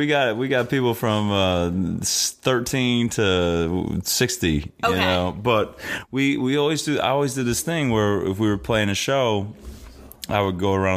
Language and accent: English; Indiana, United States; growing up in Southern Indiana, I mean, obviously, he just talks about the way we grow up